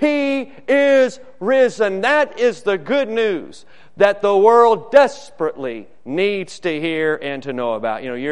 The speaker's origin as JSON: {"language": "English", "town": "Newport News", "region": "Virginia", "country": "United States", "tie": "born or raised there", "said": "my folks getting the Sunday paper there growing up in Newport News, Virginia"}